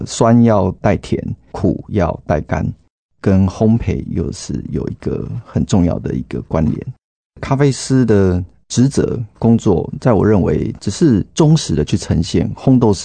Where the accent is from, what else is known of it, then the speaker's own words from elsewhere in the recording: Taichung, Taiwan; born there; 我只记得我是在台中市出生。那在台中的时候，我们家自己就有经营一个店，只是我忘了它是摩托车或者是单车。